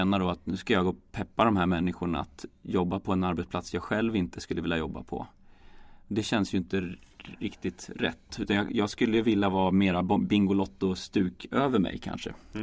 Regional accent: Matfors, Västernorrland County, Sweden; Att jag är uppvuxen i Matfors, och det är vanligare än så blir det liksom inte. Det är en bruksort, 3000 pers.

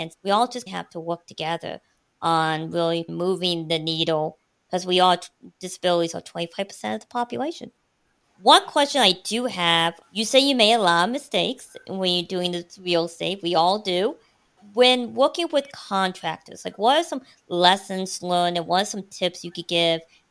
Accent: Indiana, United States; She's from Indiana, like I was from Indiana, but we met out in D.C., both federal employees

